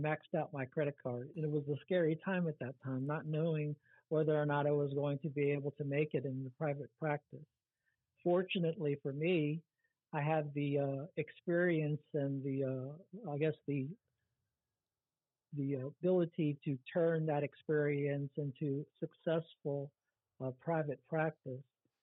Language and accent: English; Sebring, Florida, United States; growing up in Sebring, Florida, we had a few Filipino families that we always had around our community.